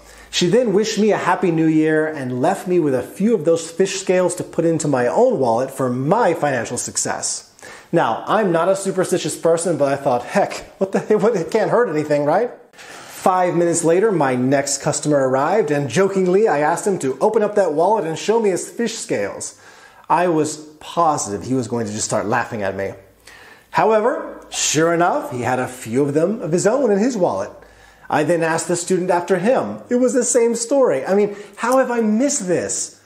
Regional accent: Texas, United States; I recognized them immediately from my fishing days growing up in Texas.

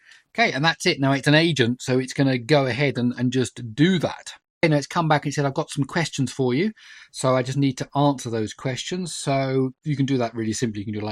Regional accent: United Kingdom; because I'm British

